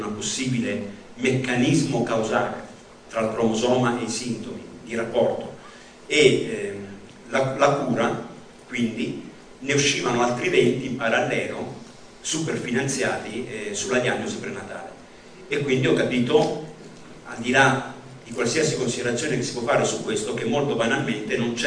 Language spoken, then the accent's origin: Italian; Fermo, Marche, Italy; io non sono di Bologna, sono di Fermo, non so se qui in Svizzera la città di Fermo nel profondo delle Marche è nota